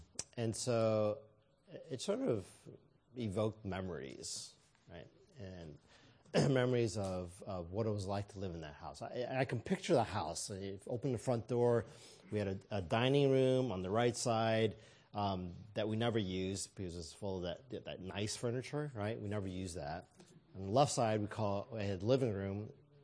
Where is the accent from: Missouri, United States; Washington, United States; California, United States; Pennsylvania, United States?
Missouri, United States; St. Louis; I traveled back to my hometown, town I grew up, St. Louis, Missouri.